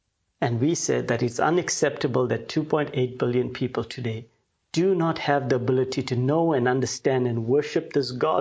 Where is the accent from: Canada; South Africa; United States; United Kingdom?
South Africa; Durban, KwaZulu-Natal; now in Germany; I am South African. I come from Durban in South Africa, and I currently live here in Germany